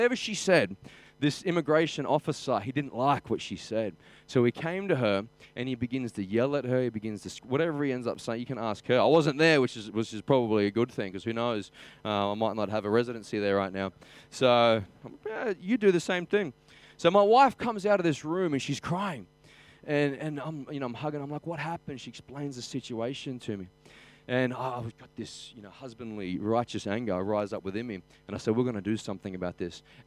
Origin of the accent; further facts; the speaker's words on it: Australia; I trying to lighten it as an Aussie, and I crack a joke